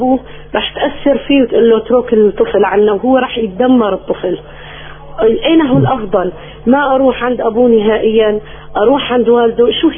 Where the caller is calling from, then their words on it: Aleppo, Aleppo Governorate, Syria; من حلب، حكيت معك. أنا الكفيفة.